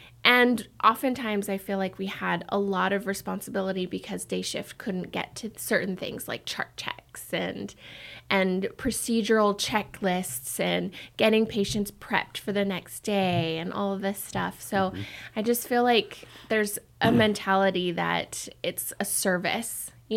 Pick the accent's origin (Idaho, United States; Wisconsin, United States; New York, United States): Idaho, United States; I came from Idaho not having a union, and I just felt happier without.